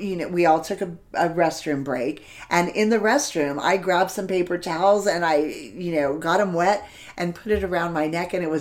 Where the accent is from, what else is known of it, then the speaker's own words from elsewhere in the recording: Arizona, United States; Something that I learned young, because I grew up here in Arizona, and we have some outside concert venues.